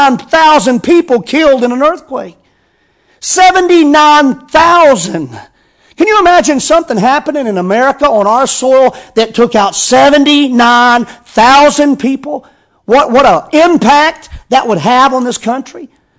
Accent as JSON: {"language": "English", "country": "United States", "said": "it is frustrating as an American and such"}